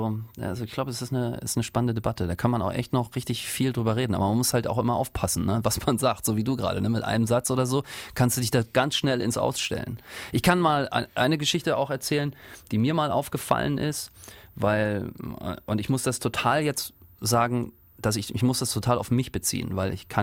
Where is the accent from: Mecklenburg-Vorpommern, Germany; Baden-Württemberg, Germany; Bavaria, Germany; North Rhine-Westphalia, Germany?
Mecklenburg-Vorpommern, Germany; Rostock; also ich komme ja aus Rostock